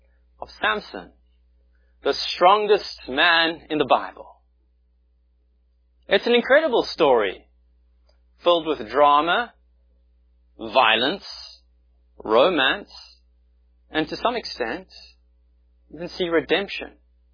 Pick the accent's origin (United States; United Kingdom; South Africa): South Africa; moved away as an adult; I'm from South Africa. I'll say Philistine because I've been living here for about a year